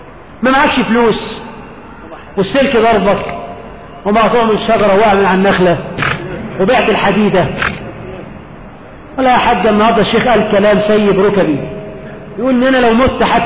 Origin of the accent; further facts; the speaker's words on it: Egypt; عندنا في مصر يقول لك وسأعطيها